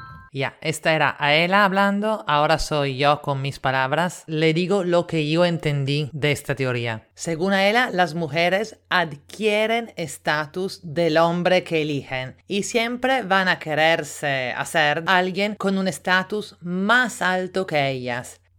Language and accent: Spanish; Italy; Spanish is a second language; now in Lima, Peru; italiana en Lima